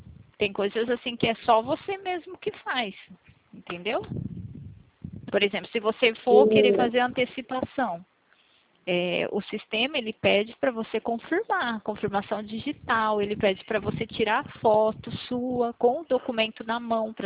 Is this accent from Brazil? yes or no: yes; Limeira, São Paulo, Brazil; eu sou aqui da cidade do estado de São Paulo, da cidade de Limeira.